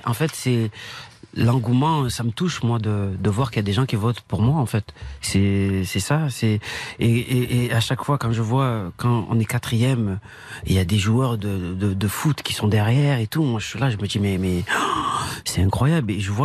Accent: Marseille, Provence-Alpes-Côte d'Azur, France; En tant que Marseillais

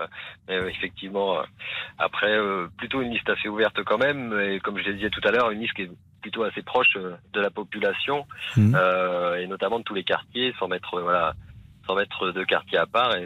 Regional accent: Blois, Centre-Val de Loire, France; Je suis né à Blois et j'habitais une commune juste à côté. Donc j'ai vécu, fait mes études à Blois.

